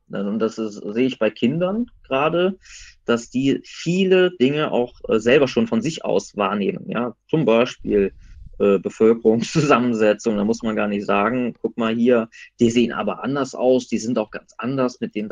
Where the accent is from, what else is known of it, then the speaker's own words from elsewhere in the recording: West Germany, Germany; oder ich komme aus Westdeutschland